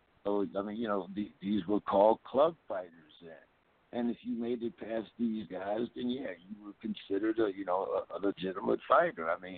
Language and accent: English; Youngstown, Ohio, United States; You know, I've told everyone that, you know, I'm from Youngstown, Ohio.